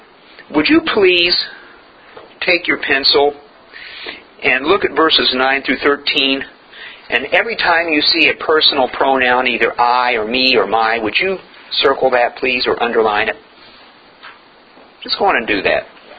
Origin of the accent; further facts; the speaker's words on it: West Virginia, United States; I grew up, I was born and raised in West Virginia. West Virginia, the Appalachian Mountain area, is known for coal production.